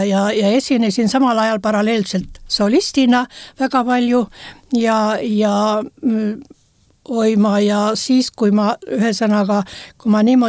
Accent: Sindi, Pärnu County, Estonia; sünnilt olen ma pärnakas, aga ma olen muidu Sindi tüdruk ja mu lapsepõlv, no väga väike lapsepõlv möödus Sindis

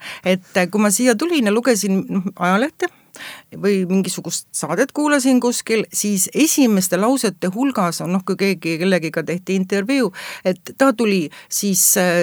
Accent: Põlva, Põlva County, Estonia; now in Saaremaa, Estonia; Kuigi ma tegelikult olen hoopis Lõuna-Eestist Põlvast ja metsade ja mägede ja mändide vahelt.

